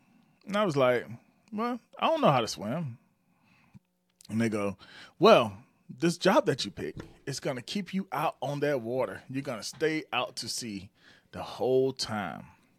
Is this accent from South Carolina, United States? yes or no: yes; Batesburg-Leesville, South Carolina, United States; I'm from Batesburg, Leesville, South Carolina. Graduated in 2000. So, if you go look at that, Batesburg, Leesville is a very, very, very small town.